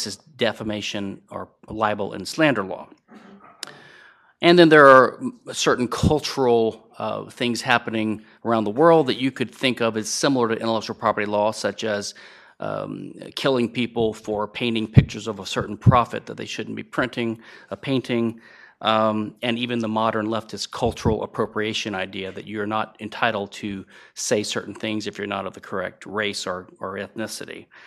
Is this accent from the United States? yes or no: yes; Louisiana, United States; I'm from Louisiana, and I was at LSU in 1988 to 91 for law school